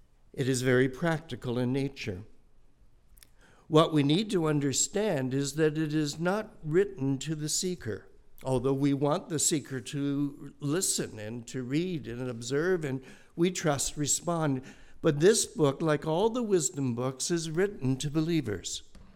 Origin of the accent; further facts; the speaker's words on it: Canada; I'm a Canadian